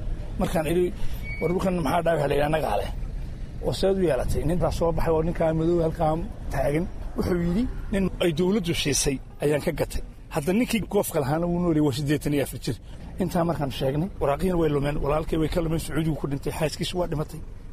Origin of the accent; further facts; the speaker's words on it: Hargeisa, Woqooyi Galbeed, Somalia; also born or lived in United States; Waqooyi baanu qabannay. Hargeysana asal ahaan ka soo jeednaa. Anigu waddanka Maraykanka kun walaalayn badan. Kabacdi 2012 baan soo laabtay.